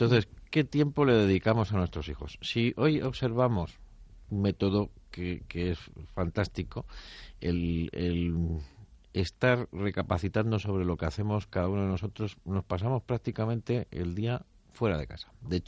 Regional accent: Spain; somos españoles y debemos de sentirnos orgullosos

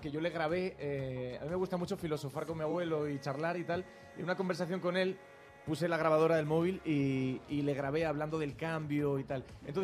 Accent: Madrid, Community of Madrid, Spain; first language es; Mi idioma es el español. Soy de Madrid, soy criado en Madrid. He crecido aquí toda mi vida.

